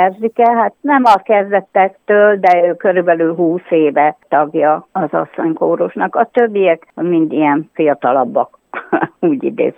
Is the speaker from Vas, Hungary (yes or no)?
no; Nyíregyháza, Szabolcs-Szatmár-Bereg, Hungary; also born or lived in Veresegyház; vissza kellett jönnünk ide Nyíregyházára, ugyanis én itt is születtem, itt dolgoztam, tehát csak egy kitérő volt a veresegyházi életünk, egy 10 éves nagyon jó kitérő volt